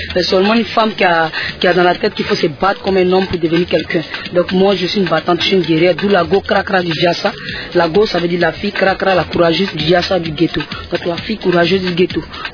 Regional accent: Côte d’Ivoire; Je ne suis pas française, je ne suis pas américaine. Je suis ivoirienne.

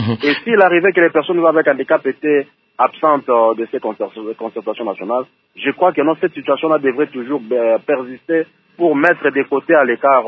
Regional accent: DR Congo; chez nous, en République démocratique du Congo

